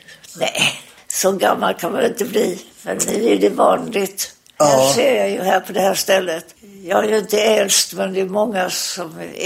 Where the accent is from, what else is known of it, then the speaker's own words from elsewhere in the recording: Falkenberg, Halland County, Sweden; jag är uppvuxen i Falkenberg